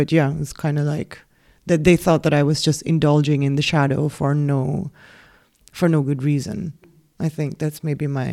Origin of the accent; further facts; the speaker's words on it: Philippines; getting very good at attack, which is something that you're not really encouraged to do, especially as a Filipino woman.